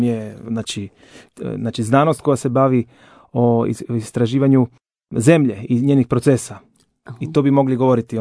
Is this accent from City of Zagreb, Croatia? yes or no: yes; Zagreb, City of Zagreb, Croatia; Da, ja dolazim iz Zagreba, odrastao sam na Trnjanskoj Savici, imam roditelje, imam dva brata, starijeg brata 4 godine i ja sam blizanac